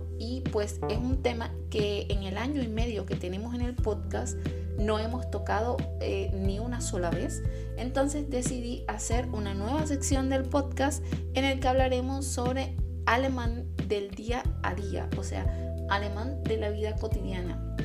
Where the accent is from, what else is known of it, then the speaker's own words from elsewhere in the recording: Venezuela; now in Germany; yo soy venezolana, pero aparte he vivido en otros países en Latinoamérica